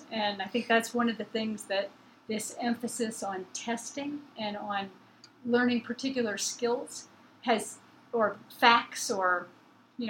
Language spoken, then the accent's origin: English; Colorado, United States; Like, I grew up here in Colorado when Parachute was booming from oil shale.